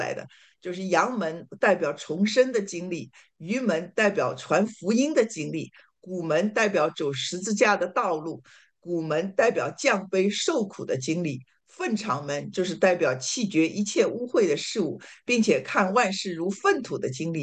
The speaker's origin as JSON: {"language": "Chinese", "region": "Shanghai", "country": "China", "said": "给大家烧我们上海人的经常爱吃的熏鱼啊"}